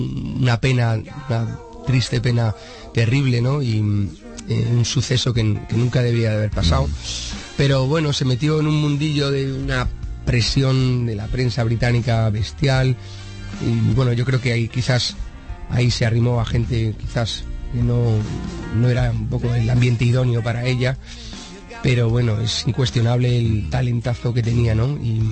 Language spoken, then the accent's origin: Spanish; Madrid, Community of Madrid, Spain; moved away; also born or lived in Liverpool, United Kingdom; soy un madrileño con familia gallega, que se muda a Inglaterra, bueno, primero por una beca que me dan para ir a la escuela de … Liverpool. Ahí paso 2 o 3 años.